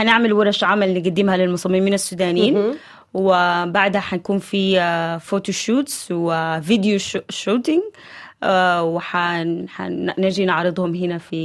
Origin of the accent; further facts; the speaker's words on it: Saudi Arabia; also born or lived in Sudan; now in Paris, France; انه انا تربيت في السعودية بعدين انتقلت للسودان، يعني في كل مكان انا وجيت بعدين على باريس